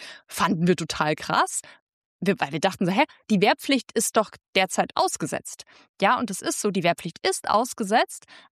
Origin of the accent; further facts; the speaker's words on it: West Germany, Germany; dass mir als Wessi, Entschuldigung, da wirklich die Spucke wegbleibt